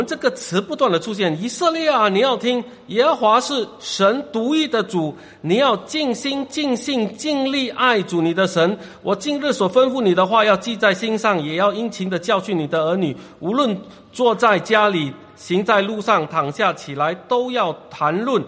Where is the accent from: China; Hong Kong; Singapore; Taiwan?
Singapore; 我们新加坡人很喜欢就是祖父祖母来看，